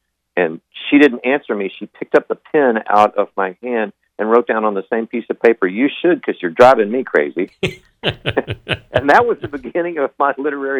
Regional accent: Del Rio, Texas, United States; I was born and raised in West Texas, Del Rio, Texas

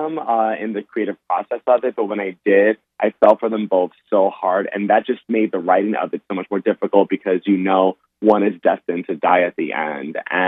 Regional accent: New York City, New York, United States; I'm from New York. I'm born and raised in the South Bronx, and I just love writing about New York.

